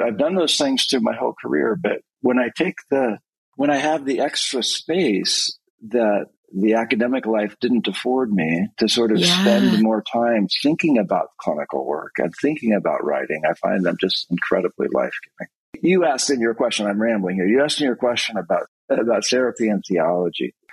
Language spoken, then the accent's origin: English; Oregon, United States; I live in my home state of Oregon. I actually grew up on a hazelnut farm in rural Oregon, which means I'm a psychologist who grew up on a nut farm